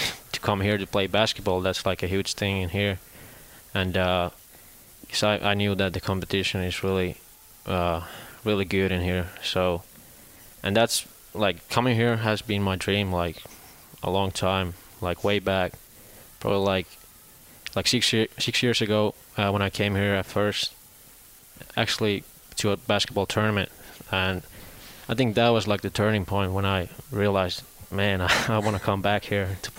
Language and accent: English; Finland; now in United States; I've been learning a lot after I came here from Finland